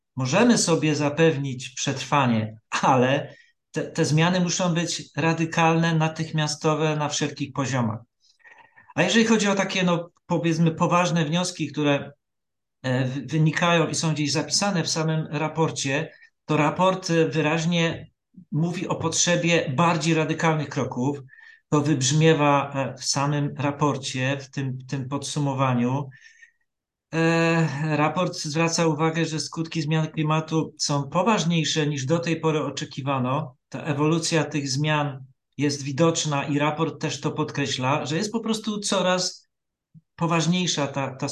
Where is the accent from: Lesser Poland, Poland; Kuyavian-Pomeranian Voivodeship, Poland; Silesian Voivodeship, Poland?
Silesian Voivodeship, Poland; że jestem Europejczykiem, że jestem Polakiem czy że jestem Ślązakiem.